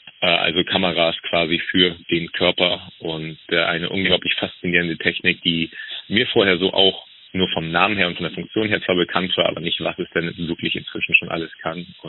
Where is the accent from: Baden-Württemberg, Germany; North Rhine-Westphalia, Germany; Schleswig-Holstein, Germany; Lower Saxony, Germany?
Schleswig-Holstein, Germany; Flensburg; Ich komme ursprünglich eigentlich aus Flensburg, bin dort aufgewachsen, groß geworden, habe dort mein Abitur gemacht und damals dann auch noch meinen Zivildienst, der noch Pflicht war